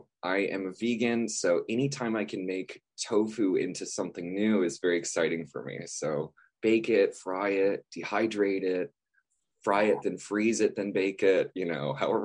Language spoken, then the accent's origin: English; Dayton, Ohio, United States; I grew up in Dayton, Ohio. So, I don't know, 4 hours away.